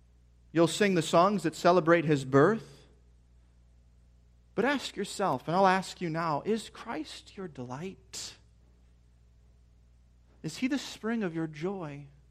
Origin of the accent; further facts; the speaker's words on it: Minnesota, United States; Well, not me, because I'm from Minnesota, but some of you, right?